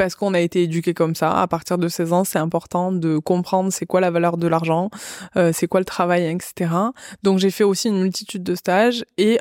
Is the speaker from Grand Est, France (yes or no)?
no; Occitanie, France; Je suis originaire du sud de la France, de l'Aveyron, entre Toulouse et Montpellier.